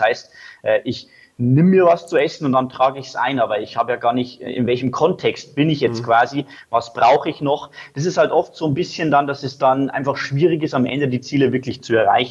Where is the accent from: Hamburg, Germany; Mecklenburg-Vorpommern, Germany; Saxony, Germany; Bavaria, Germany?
Bavaria, Germany; Ich komme aus Deutschland, aus Bayern, habe hier in Eckenfelden, das ist so eine Kleinstadt in Bayern, ein Fitnessstudio